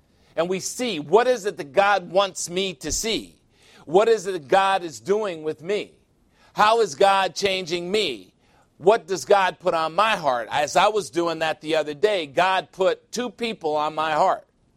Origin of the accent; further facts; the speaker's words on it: Chicago, Illinois, United States; And we have a unique situation here because everybody came from someplace, and even me. I came from Chicago.